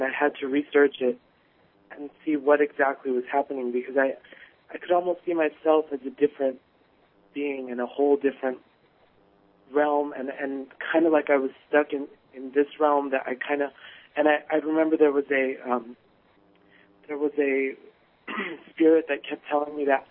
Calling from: California, United States; I'm calling from California.

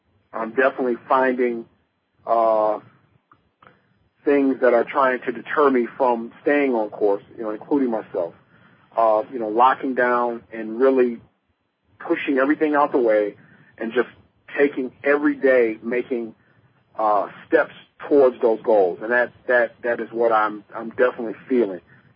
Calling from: Cleveland, Ohio, United States; I'm calling from Cleveland, Ohio.

